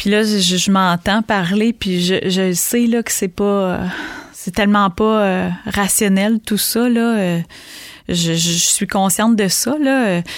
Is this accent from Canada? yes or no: yes; Quebec, Canada; also born or lived in Jonquière; je viens de la région de l'Abitibi-Témiscamingue et là, j'habite en Gaspésie depuis bientôt 20 ans.